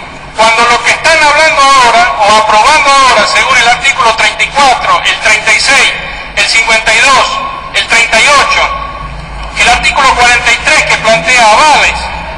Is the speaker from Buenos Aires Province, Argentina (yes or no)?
no; La Rioja, Argentina; Yo como riojano tampoco puedo aprobar este presupuesto